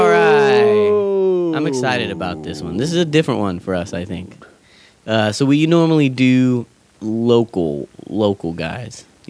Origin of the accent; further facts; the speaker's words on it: Kingsburg, California, United States; So I come from Kingsburg